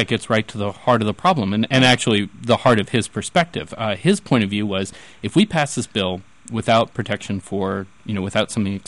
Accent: the South, United States; I grew up in the South. I spent a lot of time in churches

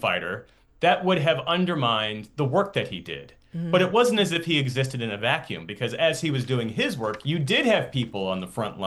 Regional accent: Voorhees, New Jersey, United States; I grew up in Voorhees, went to Voorhees Middle School

